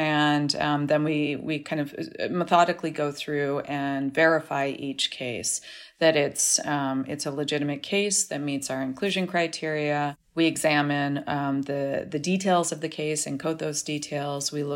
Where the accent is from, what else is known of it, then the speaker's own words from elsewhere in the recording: British Columbia, Canada; I'm actually a Canadian by birth. I was raised in the temperate rainforest of British Columbia. And as I grew up in an activist family